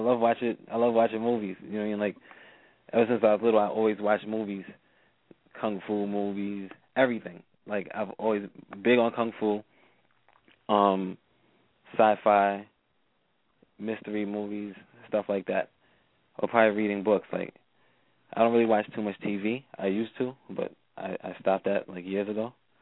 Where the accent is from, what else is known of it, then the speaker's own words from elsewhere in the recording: New York, United States; There's more admiration, you know, because I'm from New York, so there's a lot of rappers. I mean, this is the home of hip-hop, so there's a lot of rappers.